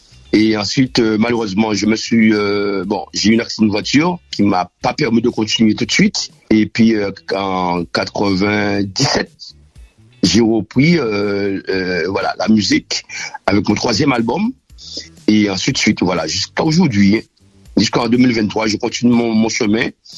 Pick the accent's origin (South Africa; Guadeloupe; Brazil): Guadeloupe; Le Gosier; Effectivement, je suis de la Guadeloupe, plus précisément de la ville du Gosier.